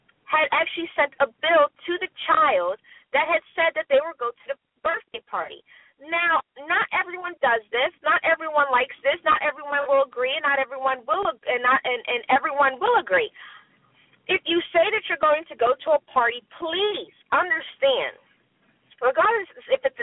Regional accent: United States; the United States, and I'm American too, is very hard to please.

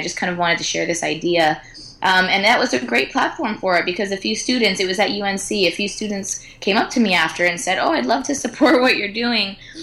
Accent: United States; so often people initially make judgments of me when they hear I'm American or they have something to say about the fact that I'm American

